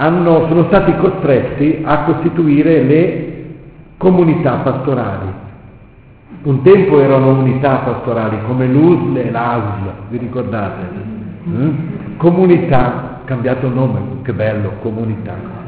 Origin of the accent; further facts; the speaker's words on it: Lombardy, Italy; also born or lived in London; sono lombardo della provincia di Lecco, che ho studiato a Londra e non a Roma